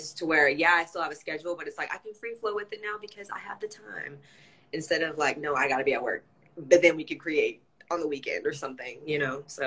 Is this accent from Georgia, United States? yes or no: yes; Savannah, Georgia, United States; I didn't grow up there. I grew up in Savannah, but not on Tybee.